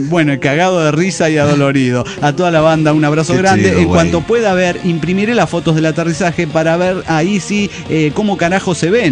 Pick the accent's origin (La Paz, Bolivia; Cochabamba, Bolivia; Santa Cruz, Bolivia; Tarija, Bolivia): Cochabamba, Bolivia; de Cochabamba, Bolivia.